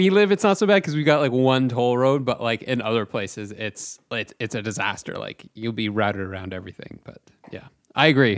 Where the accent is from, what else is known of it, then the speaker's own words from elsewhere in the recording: Chatham, Ontario, Canada; I was back home in my hometown of Chatham, Ontario.